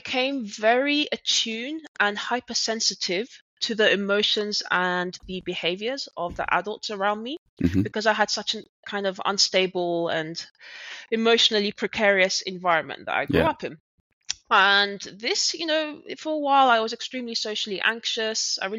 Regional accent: London, United Kingdom; moved away as an adult; now in Berlin, Germany; I'm a Brit, born and bred in London. However, around 7 years ago, I took the leap and joined the startup scene of Berlin. So I moved and I have not looked back since.

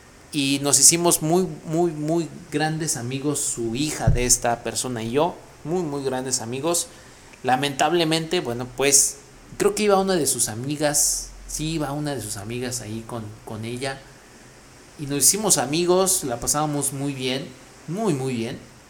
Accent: Michoacán, Mexico; amiguita también es de Michoacán, era foránea, y nos llevaba pan, ¿no? ¿Quieren pan? Es de allá de mi pueblo

